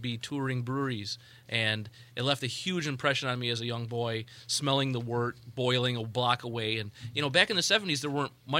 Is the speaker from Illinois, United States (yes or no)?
yes; Berwyn, Illinois, United States; I was lucky enough to land an assistant brewing position in my hometown of Berwyn, Illinois.